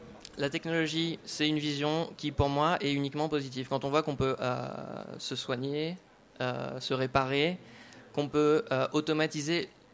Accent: France; Par exemple, nous, on est français

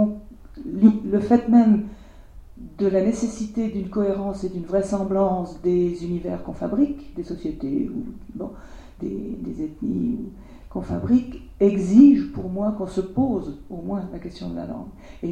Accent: Quebec, Canada; moi, je sais qu'en tant que Québécoise

